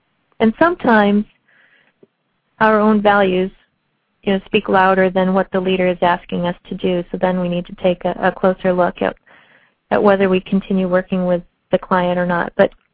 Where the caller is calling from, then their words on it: Atlanta, Georgia, United States; I'm calling from Atlanta.